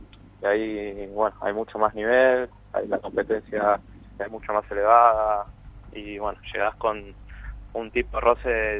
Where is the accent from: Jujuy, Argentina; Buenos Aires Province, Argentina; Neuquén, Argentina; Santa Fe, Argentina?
Buenos Aires Province, Argentina; La Plata; En La Plata, yo soy de La Plata